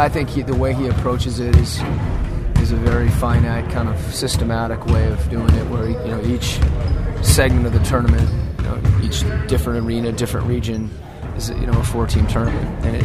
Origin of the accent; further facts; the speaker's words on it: Seattle, Washington, United States; but it was in Seattle, which was my hometown, which was a pretty special opportunity.